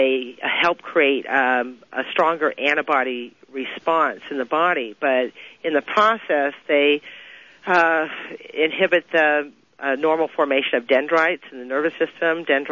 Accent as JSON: {"language": "English", "town": "Los Angeles", "region": "California", "country": "United States", "tie": "born or raised there", "said": "we grew up in Los Angeles, by the way, and so I went to public school and never seemed to have a problem."}